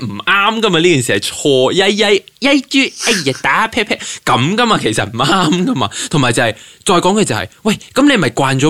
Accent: Hong Kong; 你即作为一个香港人，你就觉得系香港人做嘢真系快

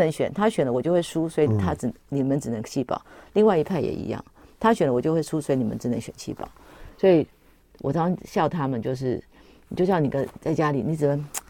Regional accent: Taiwan; 我们都是外省第二代，但是我们都在台湾生、台湾长。那我们有自己的祖先从不同的地方来，但是我们在这里成长。那我在台北市服务24年

